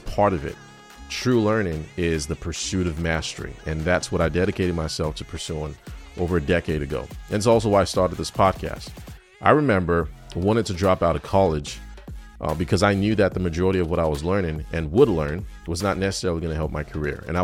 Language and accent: English; Nigeria; I am Nigerian.